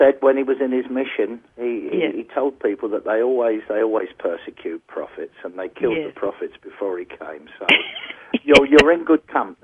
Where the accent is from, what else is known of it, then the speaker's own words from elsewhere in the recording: London, United Kingdom; I live just outside London, just southwest of London. And I'm born and bred in London. Though I'm not a Cockney, I'm a Londoner.